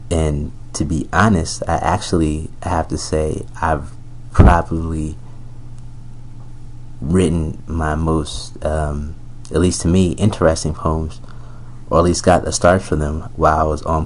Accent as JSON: {"language": "English", "town": "Newark", "region": "New Jersey", "country": "United States", "tie": "born or raised there", "said": "where I grew up in Newark, just being in the city"}